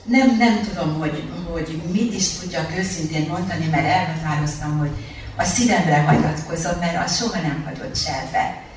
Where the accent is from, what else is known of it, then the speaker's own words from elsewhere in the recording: Hungary; now in Sydney, Australia; Én igazán magyar vagyok. Még akkor is, hogyha ausztrálok között élek, mert én Sydneynek olyan területén élek, ahol abszolút magyarok nincsenek, csak ausztrálok. És én égmagamban vagyok magyar, és a gyerekeim, akikkel igazán nap mint nap magyarul beszélek.